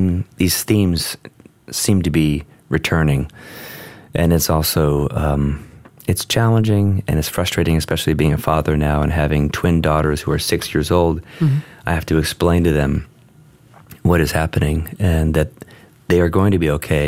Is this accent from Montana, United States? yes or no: no; California, United States; I mean, growing up in California, in Southern California, I was reminded